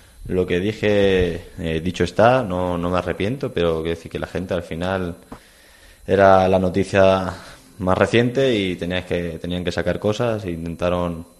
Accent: Elche, Valencian Community, Spain; Sobre todo por mi tierra, por Elche, bastante gente me decía eso.

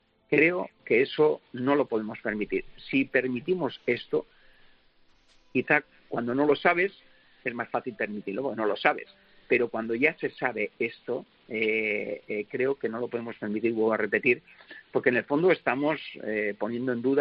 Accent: Pamplona, Navarre, Spain; es un honor como navarro, como pamplonés

